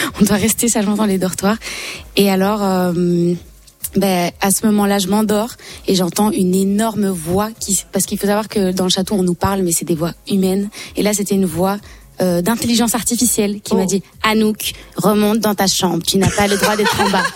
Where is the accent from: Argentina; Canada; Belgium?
Belgium; Là, moi, je viens de Belgique.